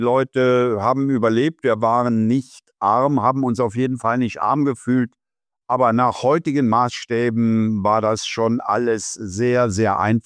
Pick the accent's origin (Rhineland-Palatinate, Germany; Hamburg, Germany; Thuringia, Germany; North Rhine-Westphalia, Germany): Rhineland-Palatinate, Germany; Wittlich; bin zum Beispiel Vorsitzender des Kuratoriums in der Stiftung meiner Heimatstadt Wittlich. Also man kann sagen, sehr heimatverbunden, und die Antwort auf diese Frage, was empfindest du als deine Heimat, wäre ganz klar Eifel, Eifel-Mosel-Gebiet.